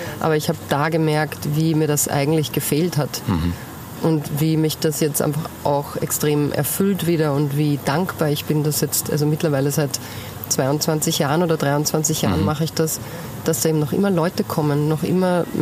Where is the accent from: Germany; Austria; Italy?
Italy; Trentino-Alto Adige; Ja, Südtirol sowieso. Das gehört ja zu mir daheim. Meine Heimat.